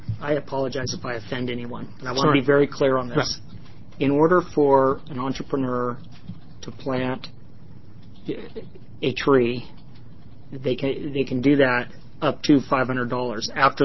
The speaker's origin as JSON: {"language": "English", "region": "Oregon", "country": "United States", "said": "I'm from Eastern Oregon."}